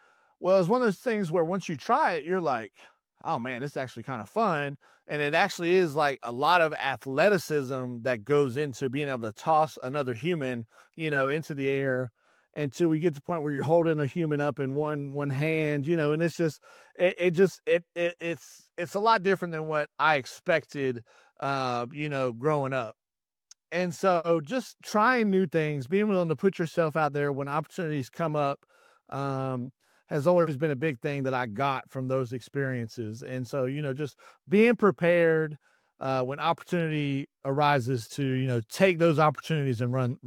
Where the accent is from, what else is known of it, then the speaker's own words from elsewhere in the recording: North Carolina, United States; now in Texas, United States; I grew up in North Carolina, live in Texas.